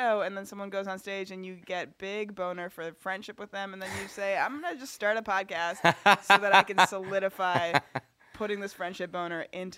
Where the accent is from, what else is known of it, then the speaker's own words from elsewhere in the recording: Toronto, Ontario, Canada; Okay. I'm from Toronto, Ontario, Canada.